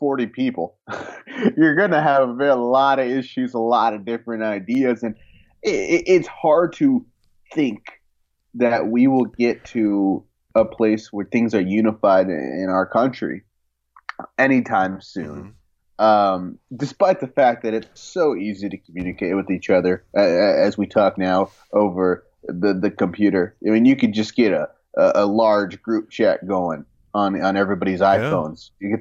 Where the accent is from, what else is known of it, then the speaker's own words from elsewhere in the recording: Texas, United States; The efficiency of bureaucracy in some states, including my home state of Texas, again, it makes these things difficult.